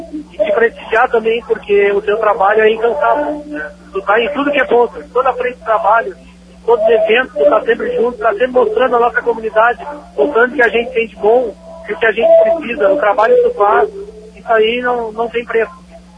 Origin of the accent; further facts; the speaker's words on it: Pedro Osório, Rio Grande do Sul, Brazil; Sabe que eu sou natural de Pedro Osório e isso me realiza, entendeu?